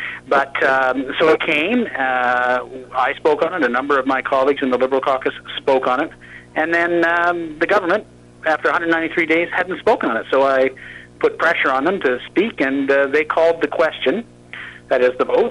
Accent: Alberta, Canada; Well, yeah, I am from Alberta.

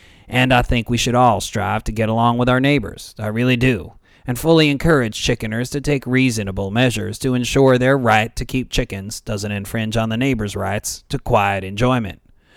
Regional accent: New York, United States; I recently learned the city of Albany, New York, capital of my home state, is one of the few North American cities where backyard chickening is prohibited

